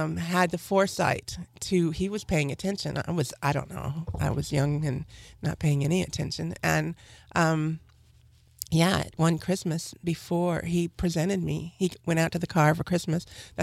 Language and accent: English; Santa Barbara, California, United States; My boat is in Santa Barbara. So I'm from Santa Barbara